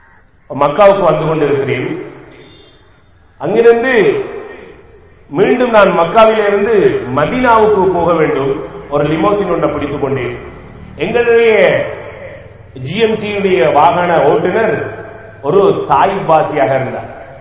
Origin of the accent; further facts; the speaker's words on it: Sri Lanka; நாங்க ஸ்ரீலங்கன். இலங்கையை சேர்ந்தவன்